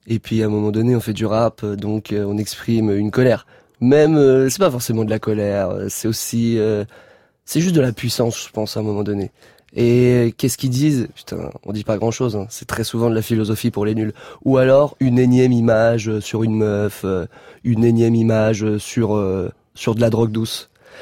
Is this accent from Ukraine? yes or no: no; Aulnay-sous-Bois, Île-de-France, France; Je suis content qu'aujourd'hui ça marche pour moi et de pouvoir dire ouais, je viens d'Aulnay-sous-Bois, lourd.